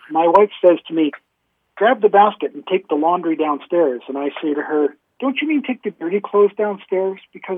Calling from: Calgary, Alberta, Canada; I'm calling you from Calgary, Alberta, in Canada.

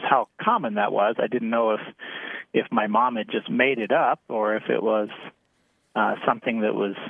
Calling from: Ravenna, Nebraska, United States; I'm calling from Ravenna, Nebraska.

